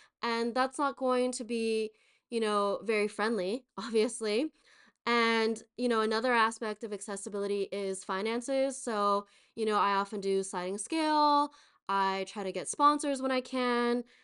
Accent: California, United States; So I'm originally from the Inland Empire. So for those of who don't know, that's east of LA. But I kind of just tell people LA because it's easy.

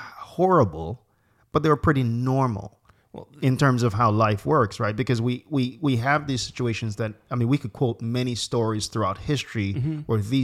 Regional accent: Jamaica; We think about Haiti, and I'm from Jamaica, so I know you know colonialism

